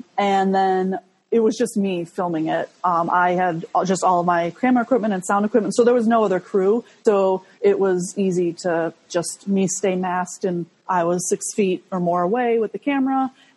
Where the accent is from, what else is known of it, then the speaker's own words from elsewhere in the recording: Chicago, Illinois, United States; I'm from Chicago, and so that's why I knew Jen.